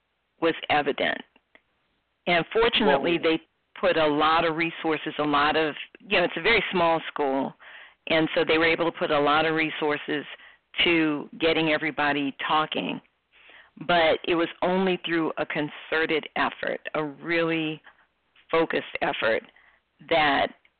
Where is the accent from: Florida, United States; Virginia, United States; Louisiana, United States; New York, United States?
Louisiana, United States; New Orleans; now in Atlanta, United States; so when I moved to Atlanta some years ago, I seriously considered going to Savannah, because I'm from New Orleans, and Savannah reminds me of New Orleans, except it's much cleaner.